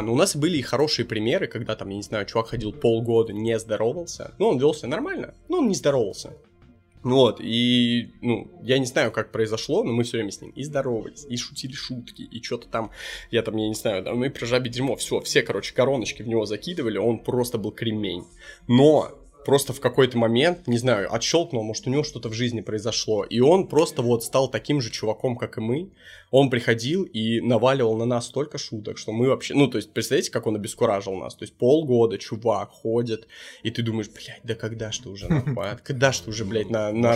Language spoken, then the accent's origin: Russian; Smolensk, Smolensk Oblast, Russia; Ну, типа, я чувак из Смоленска